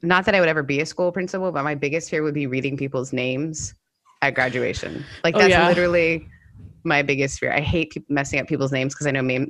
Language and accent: English; Canada; As a Canadian, that was like my biggest fear